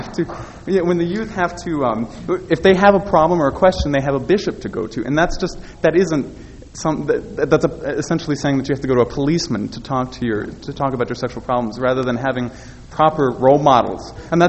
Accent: United States; Let me just add that I grew up in the East, about an hour and a half outside of New York City.

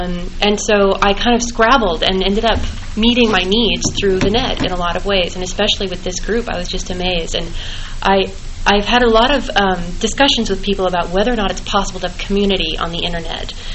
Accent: Berkeley, California, United States; moved away as an adult; I came from the Bay Area in California where I grew up and where I'd gone to school at Berkeley

